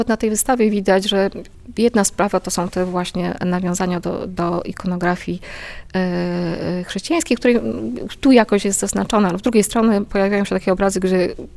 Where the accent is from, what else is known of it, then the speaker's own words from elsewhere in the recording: Lesser Poland, Poland; ja wyrosłam z domu, w którym ja jestem spod Oświęcimia, generalnie niedaleko.